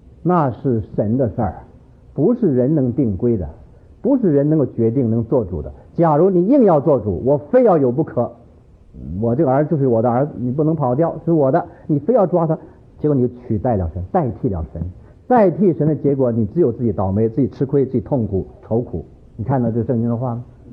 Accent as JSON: {"language": "Chinese", "region": "northern China", "country": "China", "said": "我是北方人呢、"}